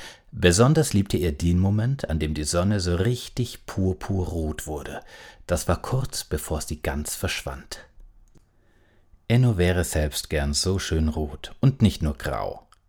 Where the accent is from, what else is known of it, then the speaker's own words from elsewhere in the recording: Seeweg, Baden-Württemberg, Germany; now in Stuttgart, Germany; Ursprünglich komme ich von der Ostalb aus Seeweg, bin also selber Schwabe durch und durch und ich schwätze auch gern.